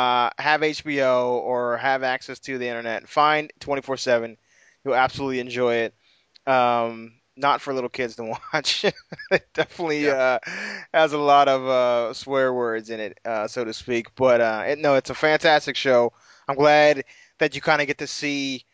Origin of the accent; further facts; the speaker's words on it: Maryland, United States; born there; because I was born in Maryland. I was born in Maryland.